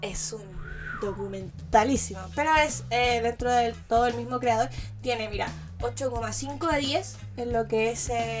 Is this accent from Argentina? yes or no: no; Chile; Yo soy loco chileno y nosotros vivimos en Chile, hermano.